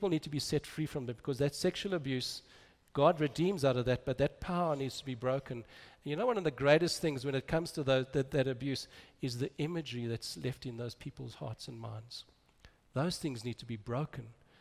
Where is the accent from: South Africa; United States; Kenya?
South Africa; I remember the early days growing up in South Africa